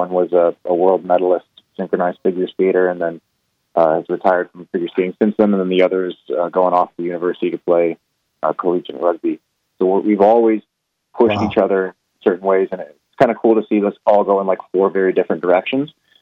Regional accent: Waterdown, Ontario, Canada; where I grew up in Waterdown, which was a pretty small town at the time. It's massive now, but when I grew up there, it was tiny.

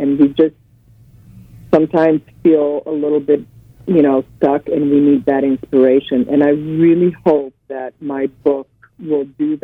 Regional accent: Slovenia; now in United States; But growing up in Yugoslavia was, and in Slovenia was magical, and I was very lucky.

